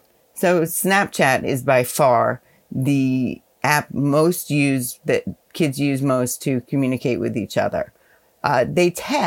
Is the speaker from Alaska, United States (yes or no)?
no; New York, United States; I was born and raised in New York, where I still reside.